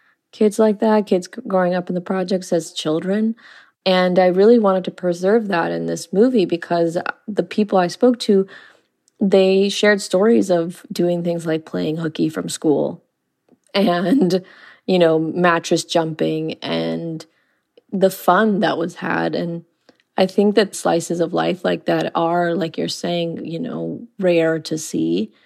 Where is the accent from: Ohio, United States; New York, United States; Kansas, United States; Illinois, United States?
Illinois, United States; Chicago; I'm from Chicago. And so I didn't grow up in Cabrini Green or in one of the high rises